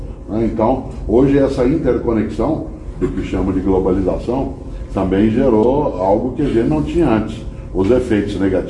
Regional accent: Londrina, Paraná, Brazil; now in São Paulo, Brazil; eu que sou de Londrina, todos nós quatro vivemos em São Paulo

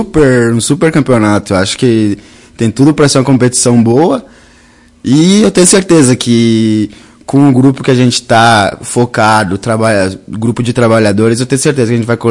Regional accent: Antônio Prado, Rio Grande do Sul, Brazil; Sou natural de Antônio Prado.

